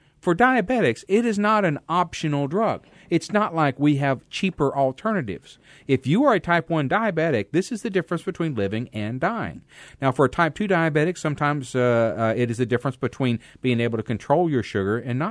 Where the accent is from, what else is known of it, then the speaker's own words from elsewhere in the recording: Kentucky, United States; I'm from Kentucky, please forgive me.